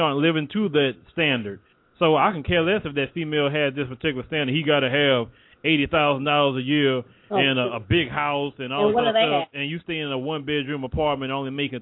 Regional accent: Texas, United States; accent: country; I'm like, yeah, well, I am from Texas. So I do say y'all a lot.

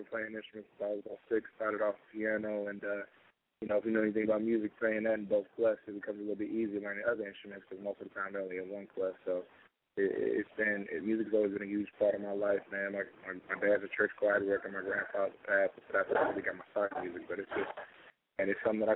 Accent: Chicago, Illinois, United States; No, I'm from Chicago.

